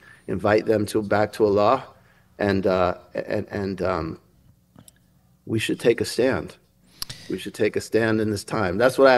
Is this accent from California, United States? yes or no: yes; Berkeley, California, United States; I grew up in Berkeley, California